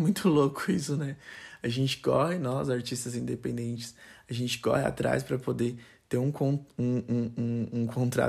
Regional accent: Itaquaquecetuba, São Paulo, Brazil; also born or lived in Suzano; Quando você pensa que eu saí de Itaquaquecetuba, sou natural de Suzano, nasci em Suzano, mas fui criado em Itaquaquecetuba. Então, você sai de Itaquaquecetuba, São Paulo, uma região super periférica, você zero acesso, zero condições

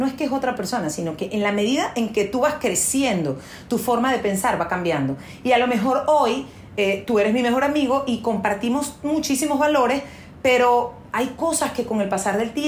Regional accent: Venezuela; now in United States; yo no soy americana, yo soy venezolana, nacionalizada americana.

